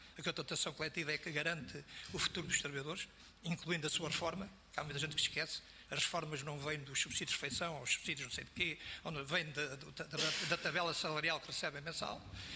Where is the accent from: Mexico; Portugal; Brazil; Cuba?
Portugal; Santo Tirso, Norte; Eu sou de Santo Tirso, portanto tinha lá um cavalinho.